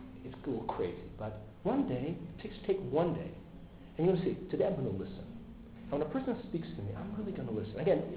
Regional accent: Russia; it's easier for me to appreciate because I'm from Russia. In Russia, we didn't have video games.

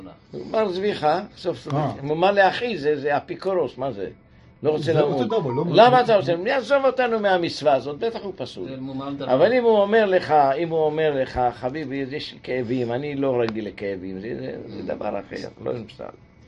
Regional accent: Russia; now in Israel; אני באתי מרוסיה, אני לא, לא, לא תיגע בי

